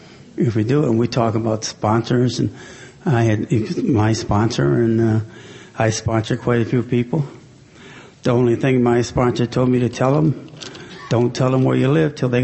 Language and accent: English; Rochester Hills, Michigan, United States; And I'm from Rochester Hills, Michigan, and Shelby Township, Michigan.